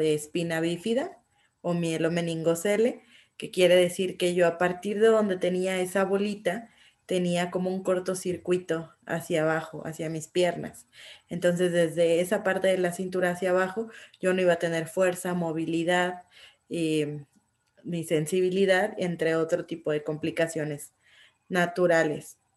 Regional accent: Guadalajara, Jalisco, Mexico; yo soy originaria de Guadalajara, aquí es donde he vivido. De repente trabajo con otros estados o en otras ciudades, pero aquí me paso la mayor parte del tiempo. Tengo 31 años de edad

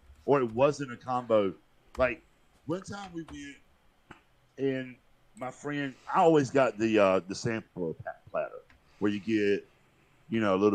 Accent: the South, United States; I ordered some grits because I'm a Southerner, and that's what we do.

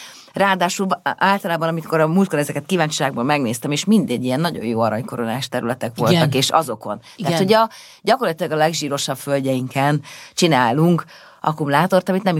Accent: Vác, Pest, Hungary; Én Váci vagyok, nekünk két helyiséggel odébb van a Gödi, ugye Samsung akkumulátorgyár

